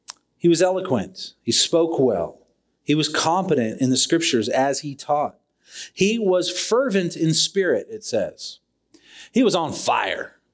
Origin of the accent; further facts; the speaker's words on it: Hawaii, United States; also born or lived in Virginia Beach / North Carolina; now in Utah, United States; I grew up in Hawaii. I have no idea what I'm doing in the mountains.